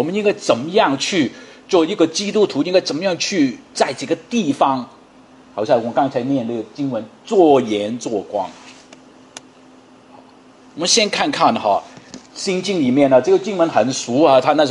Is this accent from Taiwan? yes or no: no; Hong Kong; now in United States; 我们在香港长大都知道了，香港没有多少机会你去念书